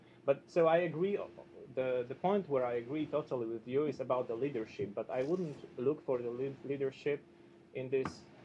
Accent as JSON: {"language": "English", "country": "Poland", "second_language": "English", "said": "I come from Poland. That's one of the most corrupted European Union member states."}